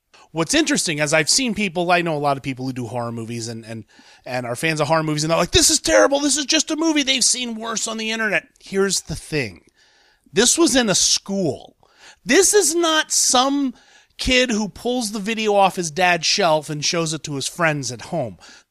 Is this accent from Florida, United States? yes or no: no; Columbus, Ohio, United States; I'm going to lead this off with a story in my backyard, Columbus, Ohio, my hometown where I live.